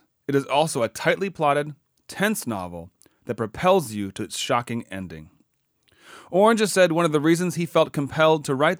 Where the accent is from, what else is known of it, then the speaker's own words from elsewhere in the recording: Canada; And as a Canadian, I was disgusted by this.